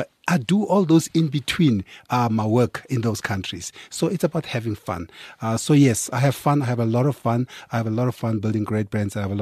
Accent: Kimberley, Northern Cape, South Africa; moved away as an adult; also born or lived in America; I come from Kimberley, as you know. I came to this town at the age of 19. I went to Wits University, dropped out, went to America.

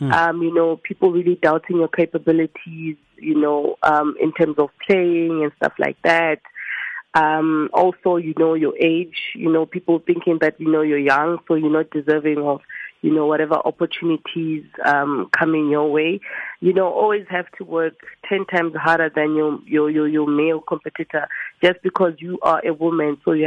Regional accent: South Africa; I think those experiences has made me be so grateful to be born and bred in South Africa.

